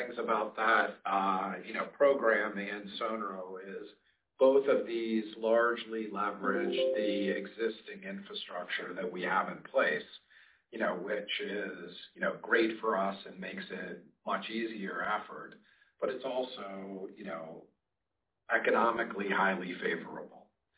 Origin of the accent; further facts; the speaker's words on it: Pittsburgh, Pennsylvania, United States; I'm not very good at innings because I'm from Pittsburgh and our baseball team is not so great.